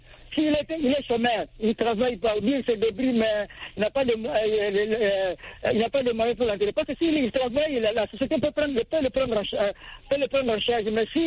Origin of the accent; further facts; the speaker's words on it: Mali; surtout chez nous au Mali.